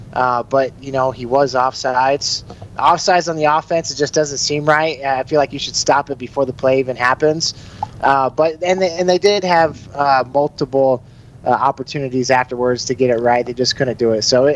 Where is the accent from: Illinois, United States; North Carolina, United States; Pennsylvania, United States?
Illinois, United States; now in Colorado, United States; I used to more so when I grew up in Illinois and more in the country to go hit the small ponds and bass fish